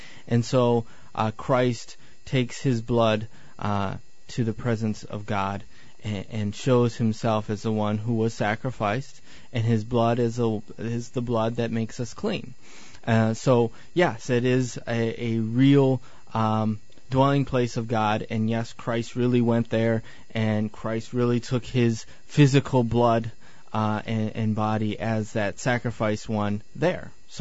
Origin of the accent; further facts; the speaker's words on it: Michigan, United States; I'm from Michigan. Gotta love the snow.